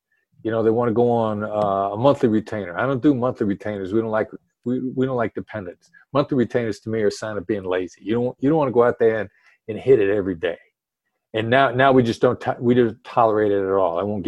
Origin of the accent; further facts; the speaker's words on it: Midwest, United States; And my son and I, you know, we're hard workers from the Midwest.